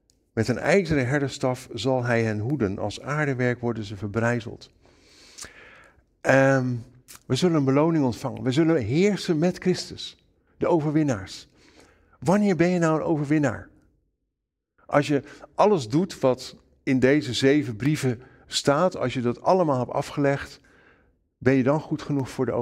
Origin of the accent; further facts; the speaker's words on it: Netherlands; Maar weet je, dan zijn wij als Nederlanders, zijn wij kampioen geworden.